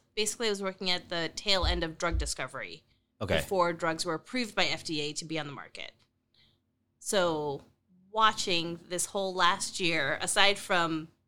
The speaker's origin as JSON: {"language": "English", "town": "Long Valley", "region": "New Jersey", "country": "United States", "lives_now": "Seattle, United States", "said": "So I'm originally from New Jersey."}